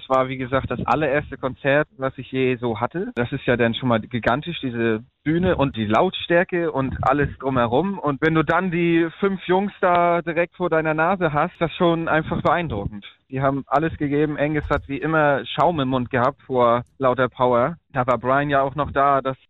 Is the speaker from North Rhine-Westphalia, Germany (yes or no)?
no; Schleswig-Holstein, Germany; Wir kommen ja aus der Nähe von Flensburg